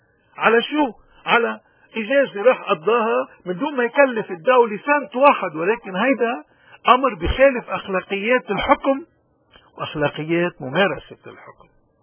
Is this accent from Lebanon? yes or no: yes; Lebanon; إذا نحن كلبنانيين خارج لبنان، ليش نحن إبلانين إنه نكون تحت القوانين بأي بلد عايشين فيه؟